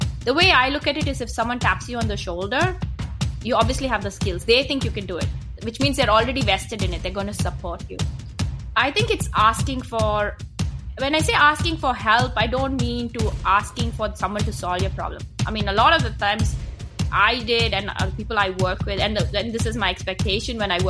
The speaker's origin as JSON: {"language": "English", "country": "India", "moved": "as an adult", "lives_now": "United States", "said": "So I'm originally from India. I studied physics in India"}